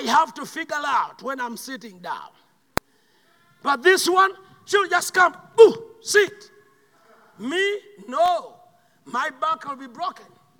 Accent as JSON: {"language": "English", "country": "Uganda", "said": "I'm from Uganda, but I wouldn't allow them to vaccinate me because I was so scared to get vaccine in Uganda."}